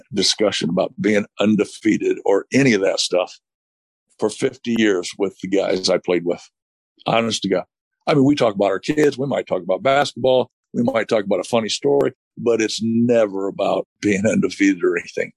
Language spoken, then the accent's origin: English; Normal, Illinois, United States; Well, when I grew up, I grew up in Normal, Illinois, and which is central Illinois, Normal, Bloomington, Illinois.